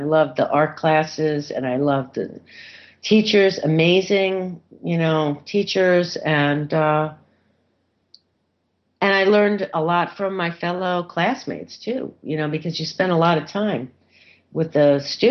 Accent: New York City, New York, United States; And I grew up in New York, in New York City, and I went to the Midwest, and I was like a little bit disappointed, needless to say, because I thought all cities were big.

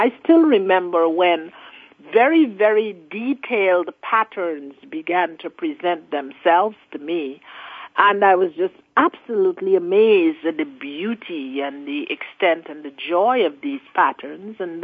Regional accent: Guyana; I'm from Guyana, South America, and there we also have

